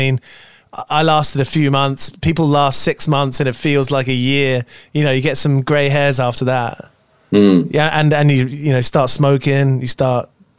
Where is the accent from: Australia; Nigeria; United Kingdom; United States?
United Kingdom; to us as a British person looking over